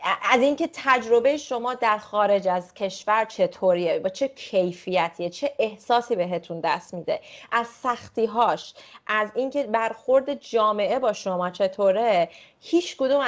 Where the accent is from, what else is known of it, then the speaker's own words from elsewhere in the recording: Germany; منم تو آلمان بزرگ شدم، درس خوندم و اینا